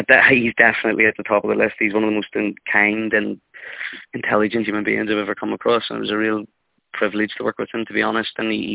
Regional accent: Ireland; the thing that is kind of brilliant about being an Irish actor is the community is incredibly tight-knit and we all kind of know each other.

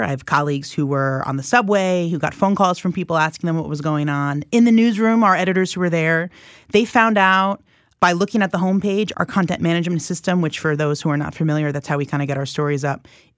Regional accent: Queens, New York, United States; I was born and raised in Queens, so once they expanded to the other boroughs, it was very exciting

